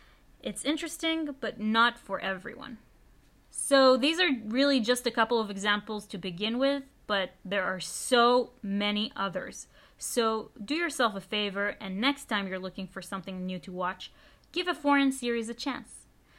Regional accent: Israel; Then, from my home country comes Fauda, an Israeli production on Netflix.

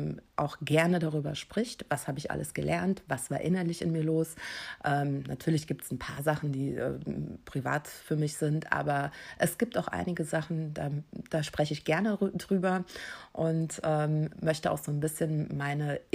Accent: Eifel, Germany; Ich bin zwar auf dem Land aufgewachsen, in der Eifel, war aber als Kind auf dem Land, ich wollte immer raus in die Welt. Ich habe New York geliebt, ich habe eine Zeit lang in den USA gelebt

